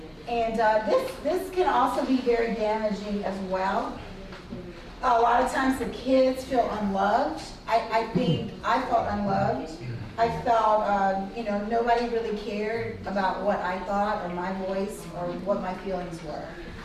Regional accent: Louisiana, United States; I say make groceries. I'm from Louisiana. Make groceries.

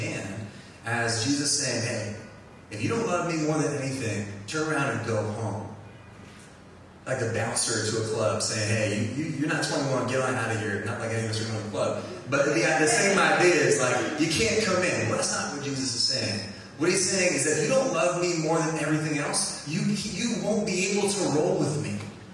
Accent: New Jersey, United States; We're from New Jersey. Born and raised in Jersey. I stay in Jersey until they kick me out.

